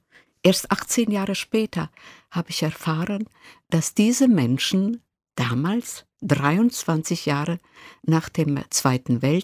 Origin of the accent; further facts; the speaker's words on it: Split, Split-Dalmatia County, Croatia; German is a second language; moved away as an adult; now in Berlin, Germany; Ich bin in Split geboren. Meine Eltern kamen aus einem Bergdorf, 50 Kilometer von Split entfernt. Dort lebte ich bis zu meinem 10. Lebensjahr und wurde dann in ein Vorort von Split mitgenommen